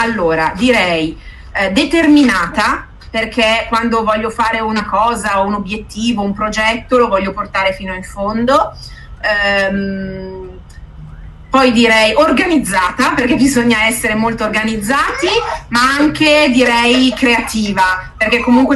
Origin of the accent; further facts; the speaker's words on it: Milan, Lombardy, Italy; Vengo da Milano, abito a Milano.